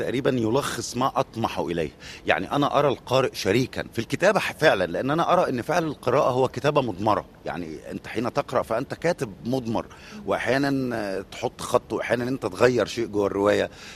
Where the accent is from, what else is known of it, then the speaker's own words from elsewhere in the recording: Cairo, Cairo Governorate, Egypt; طب هو أنا لو مش ابن القاهرة مثلا كانت هتبقى دي لهجتي؟